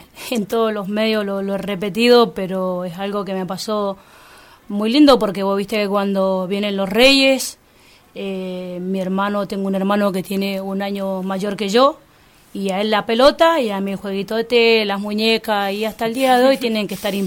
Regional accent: Godoy Cruz, Mendoza, Argentina; born there; Yo soy nacida en Godoy Cruz, un barrio San Francisco del Monte, y ahí fueron mis primeros pelotazos a las ventanas de las vecinas

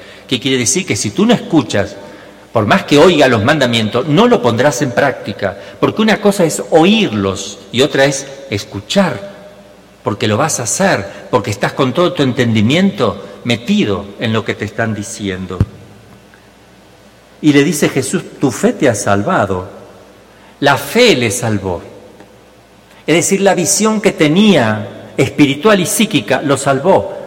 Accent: Mexico; no porque aquí en México o nosotros, yo me siento mexicano

